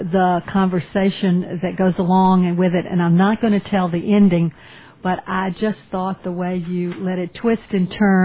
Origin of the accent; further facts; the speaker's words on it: Columbus, Georgia, United States; I'm from the South as well, but in the state of Georgia, from Columbus, and I do love all those idiomatic expressions myself.